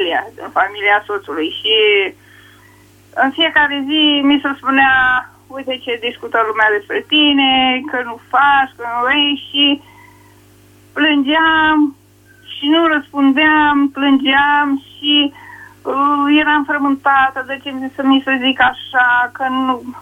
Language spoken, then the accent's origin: Romanian; Colonești, Olt County, Romania; Eu sunt din Comuna Colonești, din comunitatea Mărghia